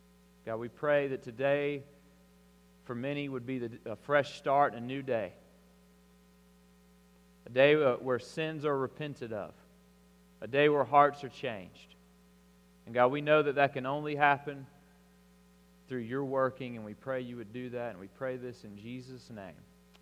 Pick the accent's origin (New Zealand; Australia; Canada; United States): United States; Alabama; I would say that in my particular city where I grew up in South Alabama, it was probably close to half and half as far as white and African American population.